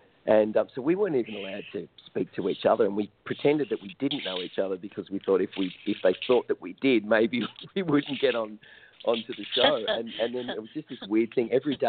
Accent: Australia; I think sometimes, as an Australian, we tend to be a little bit more laid back

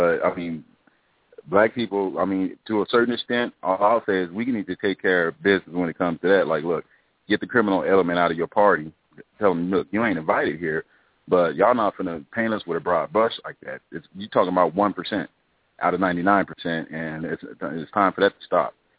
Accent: Las Vegas, Nevada, United States; But like I said, I'm from Las Vegas, and people forget about that shootout in the casinos in Laughlin with the Hells Angels and the Mongols.

